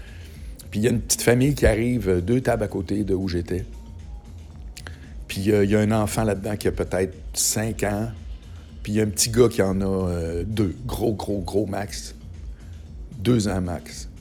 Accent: Charlesbourg, Quebec, Canada; moi, je me souviens que chez moi, à Charlebourg, on avait une télé dans la salle à manger.

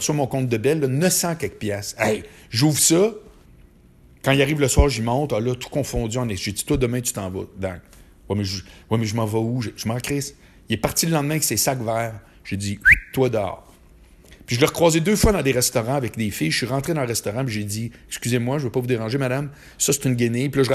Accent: Quebec City, Quebec, Canada; now in Montreal, Canada; moi, je suis de Québec, mais je suis arrivé à Montréal

